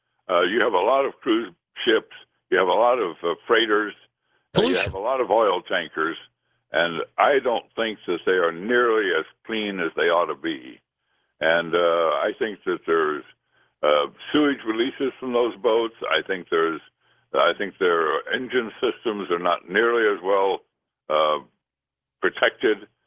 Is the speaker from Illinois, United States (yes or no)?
yes; Carbondale, Illinois, United States; My hometown as a teenager in Carbondale in southern Illinois, I remember the smog hanging over it in the late 40s and 50s when I was a boy.